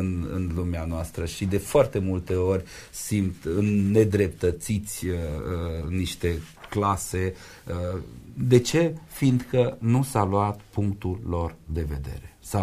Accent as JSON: {"language": "Romanian", "town": "Oradea", "region": "Bihor County", "country": "Romania", "lives_now": "Târgu Mureș, Romania", "said": "Eu ca orădean întotdeauna am simțit că am un patriotism local."}